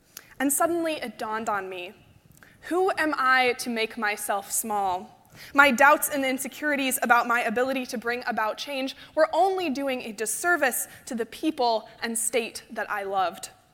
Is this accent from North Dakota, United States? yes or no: no; Utah, United States; I'll admit, growing up in Utah, I often felt that I lived in the wrong place at the wrong time to be an environmental activist.